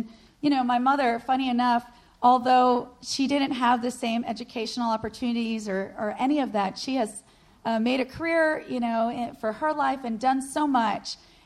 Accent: Long Island, New York, United States; But I grew up on Long Island, and I felt like, wow, you know, I'm a New Yorker, and I'm an American

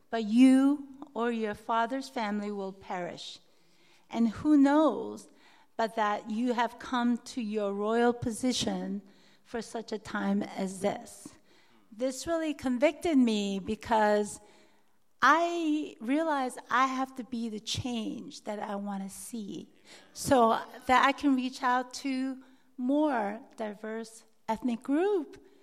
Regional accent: South Korea; English is a second language; now in United States; My family and I immigrated here over 40 years ago, and I didn't speak much English, but I learned quickly.

